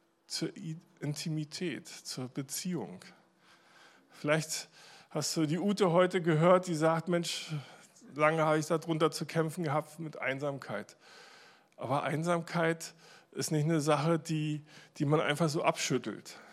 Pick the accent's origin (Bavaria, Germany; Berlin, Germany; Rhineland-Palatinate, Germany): Berlin, Germany; Und jetzt komme ich hier aus Berlin